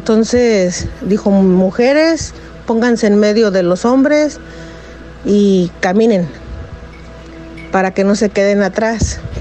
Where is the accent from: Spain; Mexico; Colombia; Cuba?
Mexico; now in United States; Cuando esto pasó en el año 2000, que fue cuando yo me vine de México para acá, me tocó pasar por la frontera, cruzar la frontera por el cerro, bueno, parte cerro, parte desierto.